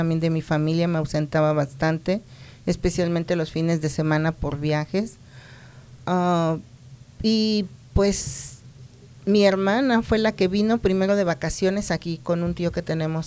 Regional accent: Mexico City, Mexico; moved away as an adult; now in Colorado, United States; soy originaria de la Ciudad de México, nacida, criada y estudiada allá, soy la segunda de seis hijos

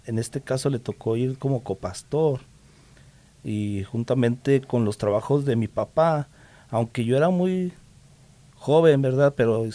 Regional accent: La Perla, Chihuahua, Mexico; born there; Bueno, pues yo nací en La Perla, Chihuahua, allá por Camargo, rumbo a Ojinaga, en ese entonces un pueblo muy pintoresco.

